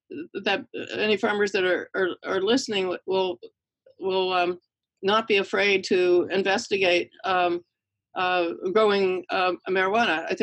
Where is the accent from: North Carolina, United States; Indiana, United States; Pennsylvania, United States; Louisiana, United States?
Pennsylvania, United States; But I grew up in Pennsylvania. My father was a Republican. I came from a totally Republican small town.